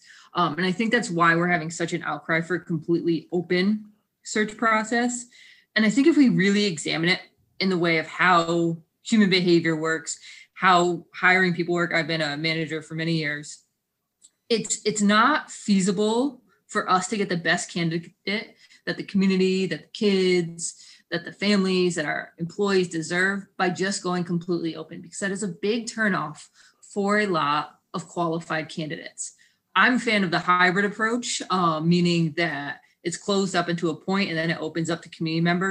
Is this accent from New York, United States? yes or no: yes; Schenectady, New York, United States; So I grew up in Schenectady. I graduated from Schenectady High School in 2003. I left for college and then moved back to the city.